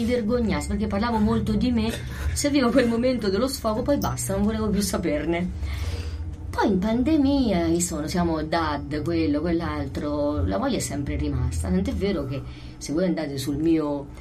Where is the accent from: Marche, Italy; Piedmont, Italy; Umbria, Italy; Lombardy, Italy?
Umbria, Italy; Gualdo Tadino; Io sono di Gualdo.